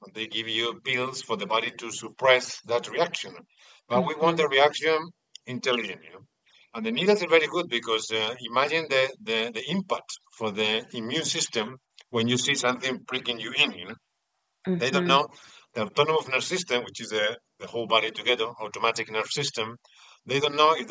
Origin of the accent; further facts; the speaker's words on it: Madrid, Community of Madrid, Spain; English is a second language; I was born in a very modern society, we can say. I'm from Madrid.